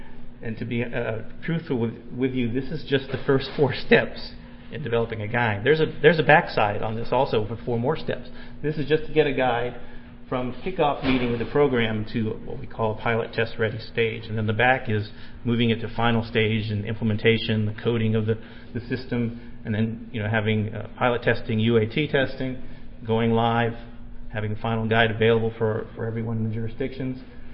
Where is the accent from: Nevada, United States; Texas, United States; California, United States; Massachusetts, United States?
Massachusetts, United States; Newburyport; I'm a local guy also. I'm from Newburyport.